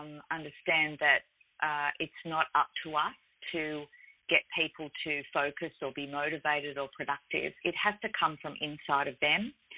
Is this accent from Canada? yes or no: no; Australia; yes, I'm Australian. I'm based in Sydney, but I like to think that I work globally.